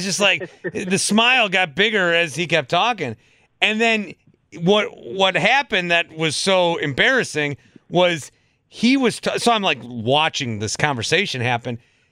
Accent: Fond du Lac, Wisconsin, United States; We did a block party growing up in Fond du Lac where we had like a pig that we would roast.

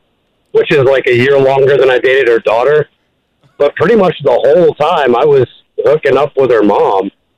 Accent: the South, United States; Look, I grew up in the South, but we're from up north

